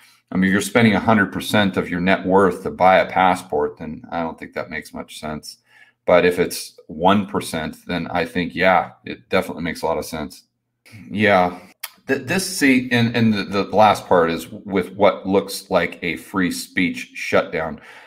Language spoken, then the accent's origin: English; United States; I'm an American, and I think the Constitution is one of the most amazing things